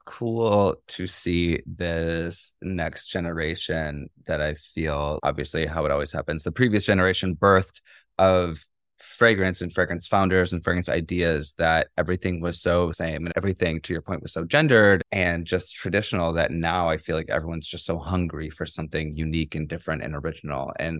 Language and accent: English; Midwest, United States; I'm from the Midwest and I grew up not in like Chicago.